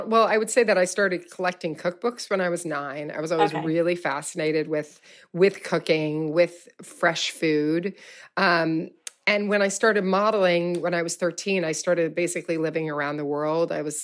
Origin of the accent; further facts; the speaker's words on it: Louisville, Kentucky, United States; You know, I'm from Louisville, Kentucky. So, you know, like there's that sort of very heavy Southern influence on the food that we ate.